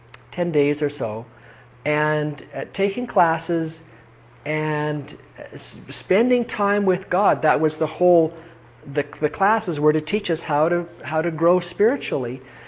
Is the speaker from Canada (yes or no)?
yes; Canada; I'm Canadian. I'm proud of my country.